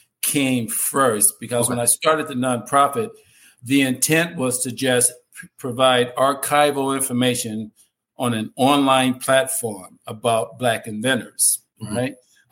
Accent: Chicago, Illinois, United States; now in New Jersey, United States; Well, I'm actually from Chicago, but I presently reside in New Jersey. I've been in New Jersey now for 41 years.

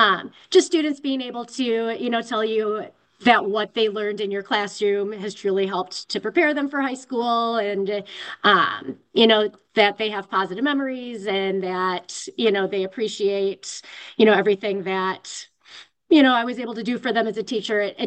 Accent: Michigan, United States; now in Georgia, United States; I'm from Michigan originally, went to Michigan State.

